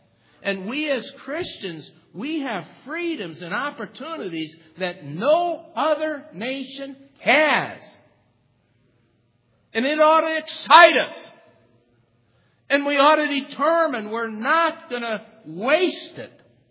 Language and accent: English; United States; born there; I praise God that I was born in America.